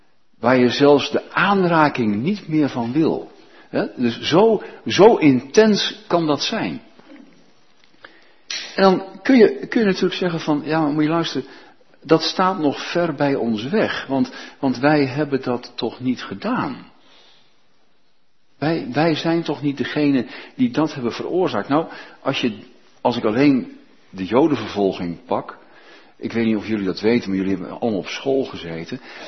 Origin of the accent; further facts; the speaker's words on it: Almere, Flevoland, Netherlands; Wij gewoon als West-Europeanen, als Nederlanders, als Almeerders, daar willen we niet meer op reageren.